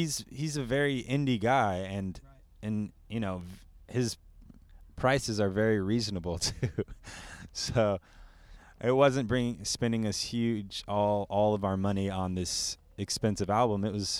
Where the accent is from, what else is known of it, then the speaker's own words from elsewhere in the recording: California, United States; But we are born and raised in California.